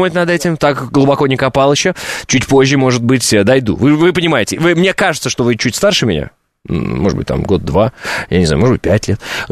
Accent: Oral, West Kazakhstan Region, Kazakhstan; born there; я, например, родился в Советском Союзе, в городе Уральск, Западно-Казахстанской области.

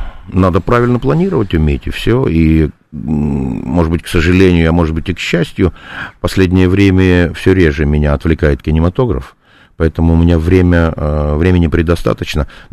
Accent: Ukraine; И я вообще с Украины, и папу уже похоронили, мама сейчас здесь, в России.

